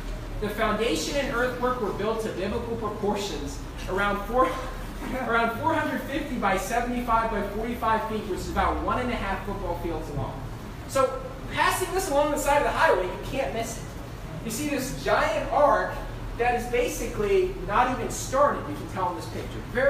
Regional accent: West Virginia, United States; Well, growing up in West Virginia, a couple times a year, I would basically, my family would go up to visit my grandmother in Centerville or the Cumberland area in Maryland.

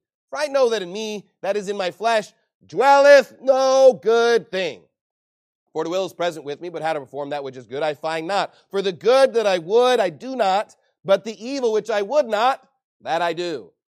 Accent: New York, United States; Now, I know that's the sin in Texas, but, you know, forgive me, I'm from New York, all right?

